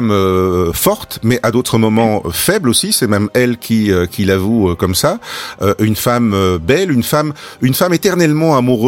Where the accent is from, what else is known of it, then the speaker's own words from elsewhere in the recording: Belgium; nous n'avons pas la même culture de l'histoire de France chez nous, en Belgique, que chez vous